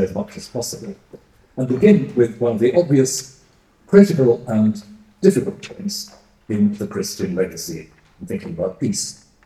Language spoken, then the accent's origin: English; Wales, United Kingdom; I come from Wales, where this is not entirely like a question today